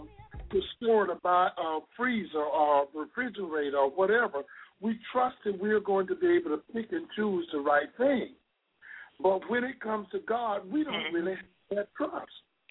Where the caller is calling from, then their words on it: St. Cloud, Florida, United States; I'm calling from St. Cloud, Florida.